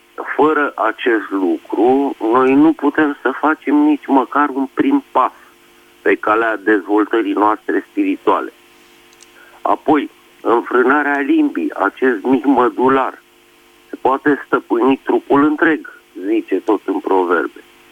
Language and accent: Romanian; Bucharest, Romania; sunt din București.